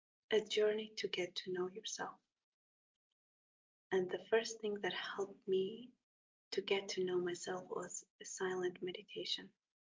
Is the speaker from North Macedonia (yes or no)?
yes; North Macedonia; I grew up in Macedonia in a small village.